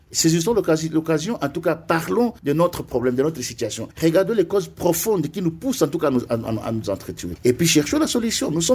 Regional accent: Ituri, DR Congo; Nous, nous sommes des Ituriens, fiers de l'être d'Ahel. Ça, c'est notre Ituri.

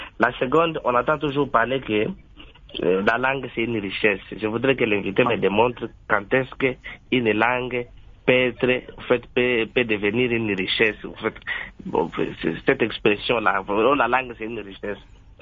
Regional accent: DR Congo; le monsieur, il est de chez moi en République démocratique du Congo

